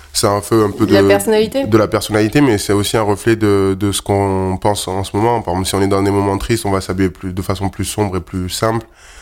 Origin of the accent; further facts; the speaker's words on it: Provence-Alpes-Côte d'Azur, France; Ouais, c'est plutôt dans le sud. C'est vrai que le football prime, surtout là d'où je viens.